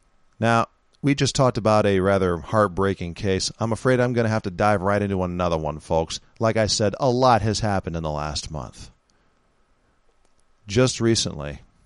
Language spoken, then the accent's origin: English; San Francisco, California, United States; Hey, I'm from San Francisco, California, folks.